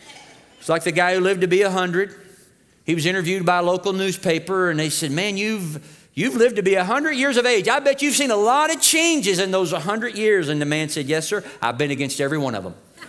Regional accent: Germantown, Kentucky, United States; In the little Methodist church that I grew up in Germantown, Kentucky

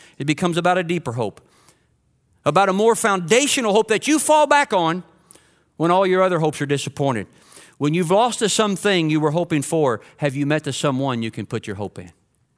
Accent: Kentucky, United States; I know where I grew up in Kentucky, my mom would can.

